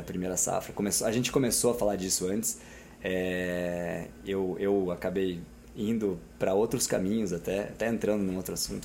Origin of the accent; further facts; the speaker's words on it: Brazil; mas pô, eu sou brasileiro, né?